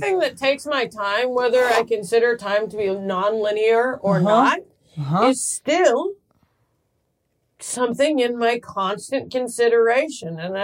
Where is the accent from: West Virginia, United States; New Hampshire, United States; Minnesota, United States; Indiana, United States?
Indiana, United States; now in Chicago, United States; I'm from Cornfields, Indiana, and it took me like a long time to like fly the coop.